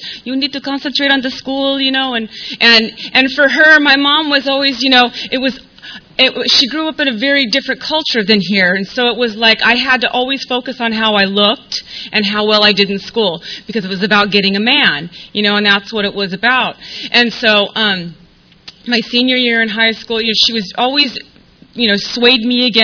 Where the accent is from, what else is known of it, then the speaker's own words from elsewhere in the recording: Coronado, California, United States; And I grew up in Coronado, went to Coronado High School, that's where I graduated from, so I had a real sheltered life